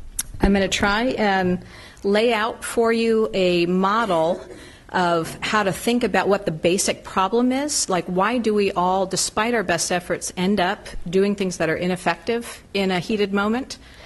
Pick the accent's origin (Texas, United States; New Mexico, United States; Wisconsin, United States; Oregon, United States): New Mexico, United States; I was from Podunk, New Mexico, and all the files came in here to the University of Washington